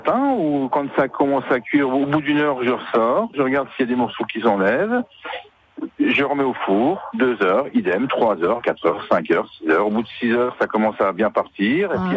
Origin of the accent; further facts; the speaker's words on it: Saint-Max, Grand Est, France; je suis originaire de Saint-Max